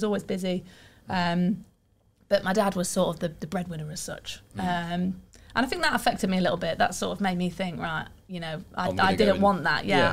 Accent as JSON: {"language": "English", "town": "Derby", "region": "East Midlands", "country": "United Kingdom", "said": "we're from Derby"}